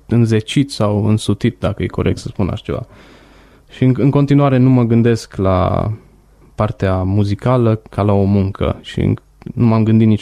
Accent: Romania; Eu sunt din România

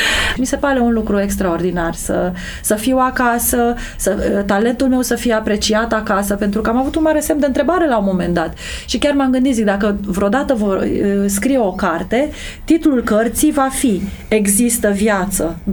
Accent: Romania; Dar publicul nostru de acasă, pentru mine ca și român, mi se pare mult mai cald.

